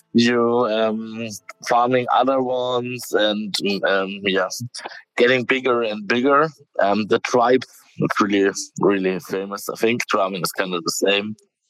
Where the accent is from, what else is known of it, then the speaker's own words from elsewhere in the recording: Germany; English is a second language; I'm from Germany.